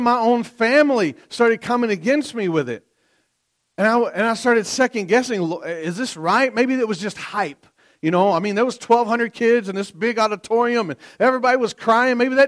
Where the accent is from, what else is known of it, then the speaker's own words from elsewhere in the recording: Tennessee, United States; I'm not moving to Wisconsin. I'm from Tennessee. I'm not moving to Wisconsin.